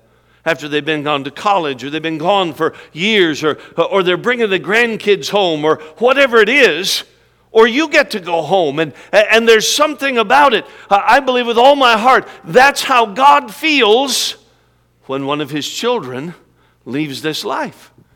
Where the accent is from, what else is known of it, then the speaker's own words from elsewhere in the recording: Alaska, United States; also born or lived in Minnesota; I was born in Minnesota at a very young age. And we were in Minnesota a couple of years ago, and we moved to Alaska when I was just a year old. Minnesota was too nice for us, and so we headed somewhere colder. And so I grew up in Alaska, spent all my life in Alaska